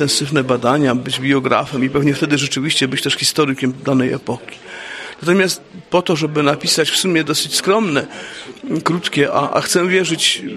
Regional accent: Silesian Voivodeship, Poland; jako Ślązakowi z urodzenia i wychowania trochę mi było łatwiej.

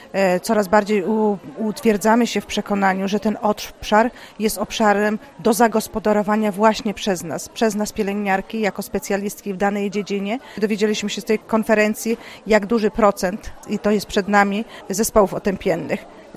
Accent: Kuyavian-Pomeranian Voivodeship, Poland; ale pochodzę z rejonu kujawsko-pomorskiego

